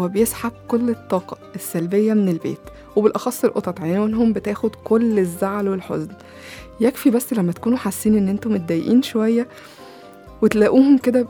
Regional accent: Egypt; ورجوع بلدنا وكل شبر من أرضنا لكلنا، لينا كلنا كمصريين

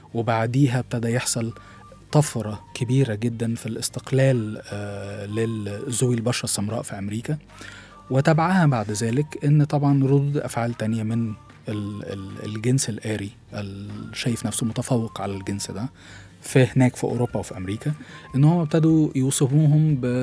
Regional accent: Egypt; إحنا كمصريين داخلين في النص كده

